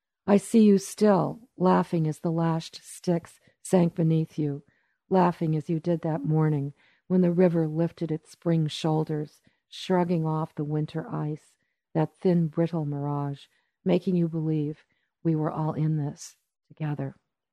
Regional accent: Saint Paul, Minnesota, United States; I was born in St. Paul, and grew up in St. Paul, Minneapolis, in Minnesota.

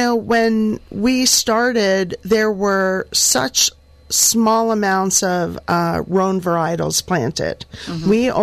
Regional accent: Philadelphia, Pennsylvania, United States; now in Sonoma, United States; I mean, I'm from Philadelphia, but I really feel like I am part of Sonoma, and this is my home.

